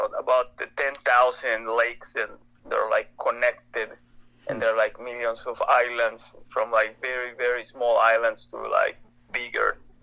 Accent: La Paz, Baja California Sur, Mexico; And I grew up in Baja, Mexico. Hmm. Like I grew up on the southern part of Baja. Like wow. If people are familiar with La Paz. Yeah. It's like a beautiful, beautiful place. And that's where I grew up.

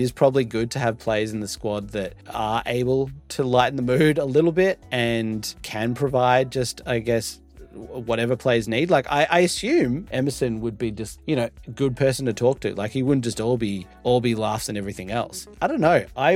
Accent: Melbourne, Victoria, Australia; when I was a little boy growing up in Melbourne, Australia, and, you know, working on Chapel Street was really, really tough.

